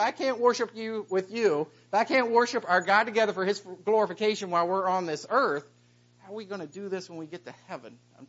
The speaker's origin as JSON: {"language": "English", "town": "Charleston", "country": "United States", "tie": "born or raised there", "said": "when I grew up in Charleston, there were two churches"}